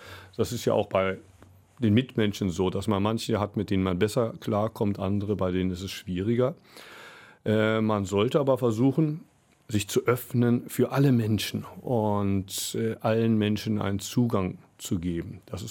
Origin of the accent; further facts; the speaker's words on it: Germany; Also ich bin natürlich in Deutschland aufgewachsen, schon früh mit dem Ideal der Gottesliebe und Nächstenliebe in Kontakt gekommen.